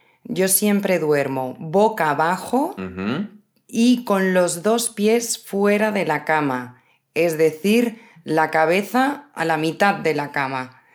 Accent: Spain; somos muchos los españoles a los que nos gusta vernos morenos.

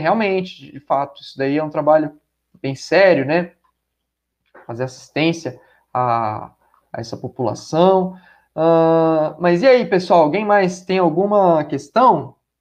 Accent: Ribeirão Preto, São Paulo, Brazil; como dizem lá em Ribeirão Preto, de onde eu sou, né?

